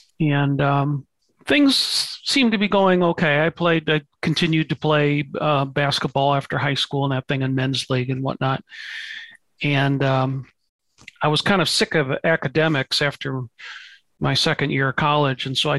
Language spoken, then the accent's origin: English; St. Louis, Missouri, United States; Well, I grew up in St. Louis, Missouri, and I was born and raised a Catholic.